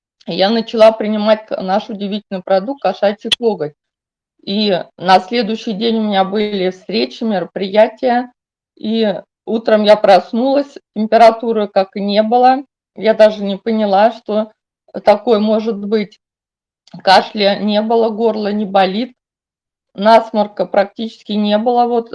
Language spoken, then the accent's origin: Russian; Moscow, Russia; я из Москвы.